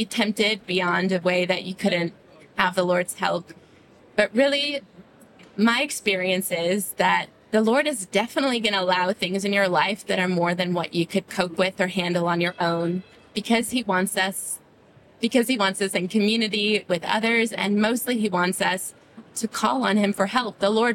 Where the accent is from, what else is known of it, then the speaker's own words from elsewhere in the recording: Chicago, Illinois, United States; also born or lived in Jerusalem; Yes, I grew up in Chicago.